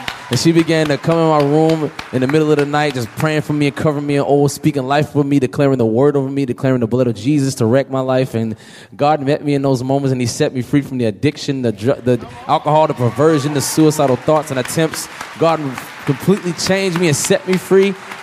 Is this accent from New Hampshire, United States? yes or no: no; Kentucky, United States; I'm 22 years old. I'm from Kentucky.